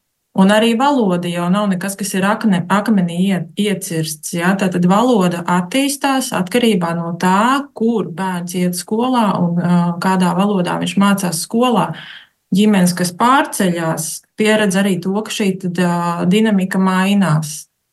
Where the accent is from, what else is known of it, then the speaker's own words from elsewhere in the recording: Limbaži, Limbaži Municipality, Latvia; accent: Livonian dialect; Es pati esmu no Limbažiem, es cenšos izrunāt galotnes.